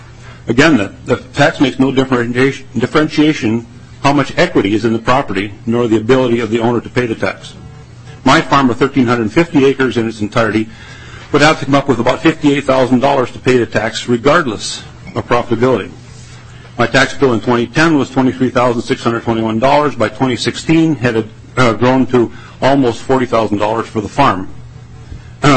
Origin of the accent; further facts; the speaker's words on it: Minnesota, United States; I'm a farmer from Clay County, Minnesota.